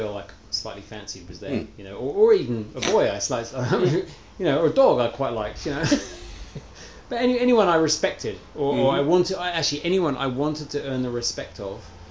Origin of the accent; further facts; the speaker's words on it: England, United Kingdom; As an Englishman